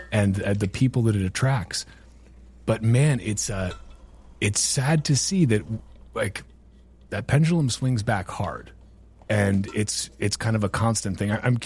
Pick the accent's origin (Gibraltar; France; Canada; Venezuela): Venezuela; now in United States; I grew up in Venezuela.